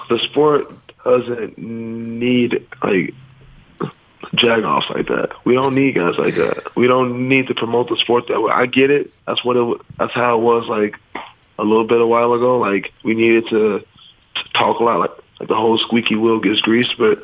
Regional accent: Chicago, Illinois, United States; I've never been in a street fight, and I grew up in Chicago on the South Side.

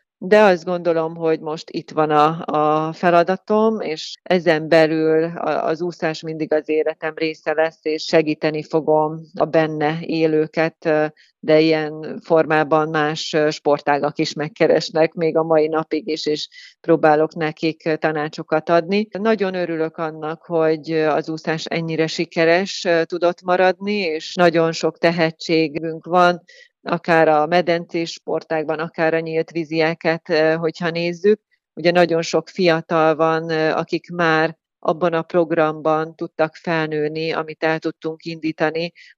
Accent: Nyíregyháza, Szabolcs-Szatmár-Bereg, Hungary; én Nyíregyházán születtem, ott nőttem fel, ott éltem, ott tanultam, ott született az első gyermekem is.

